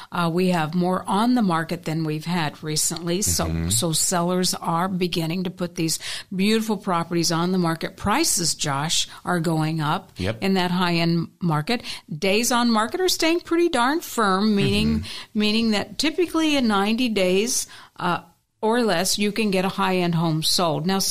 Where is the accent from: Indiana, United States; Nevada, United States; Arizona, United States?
Arizona, United States; Gilbert; I grew up in Gilbert, Arizona. It was the land of dairy farms, orange groves, alfalfa fields, right?